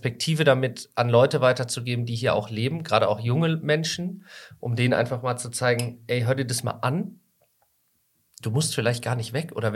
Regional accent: North Rhine-Westphalia, Germany; born there; meine Eltern sind ja auch nicht von hier, die sind ja auch zugezogen. Ich bin sozusagen der erste von uns drei Brüdern, der hier geboren ist im Sauerland.

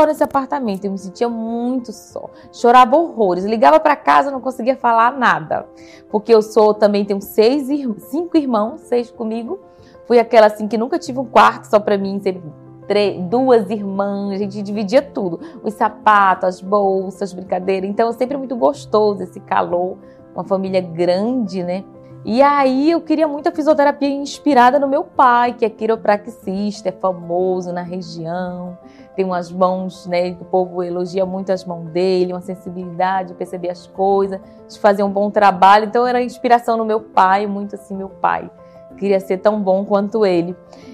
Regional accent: Brasil Novo, Pará, Brazil; E sou de Brasil Novo, sou casada, tenho dois filhos

